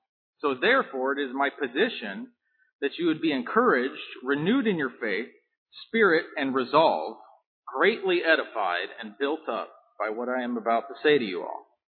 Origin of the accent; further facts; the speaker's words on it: Houston, Texas, United States; born there; I'm 30 years old. I was born in Houston, Texas in 1984. I lived there for a couple years and moved twice within the next 7 years.